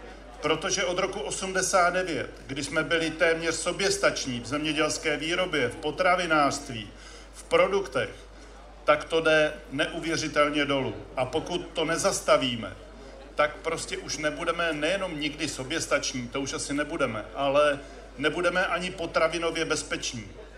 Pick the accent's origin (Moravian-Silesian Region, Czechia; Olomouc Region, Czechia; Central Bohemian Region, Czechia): Olomouc Region, Czechia; řepa na Hanu, já jsem z Hané, že tam budeme zase mít řepu cukrovku